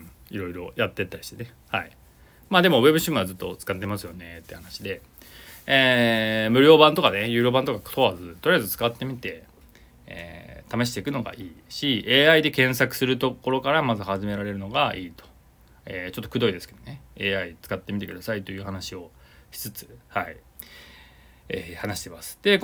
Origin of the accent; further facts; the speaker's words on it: Nagoya, Aichi, Japan; こちら地元名古屋もね入ってきましたけど